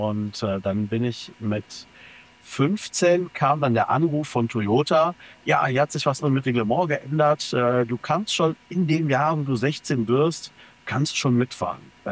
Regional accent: Düsseldorf, North Rhine-Westphalia, Germany; Ich bin 38, wohne mit meiner Familie in der Nähe von Düsseldorf, bin absolut rheinisches Kind in Düsseldorf geboren, in Düsseldorf groß geworden.

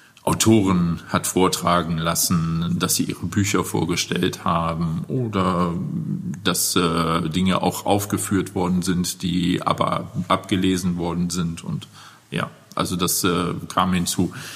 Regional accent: Cologne, North Rhine-Westphalia, Germany; Ich komme ja aus Köln

